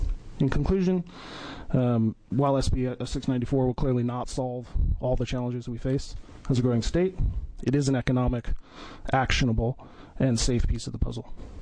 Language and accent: English; Salem, Oregon, United States; I'm also an Oregon native. I grew up here in Salem, Oregon.